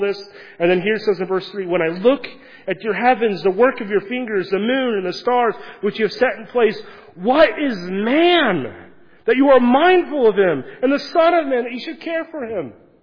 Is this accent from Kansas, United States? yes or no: yes; Kansas, United States; growing up in the Great Plains of Western Kansas, outside of any town, no light pollution.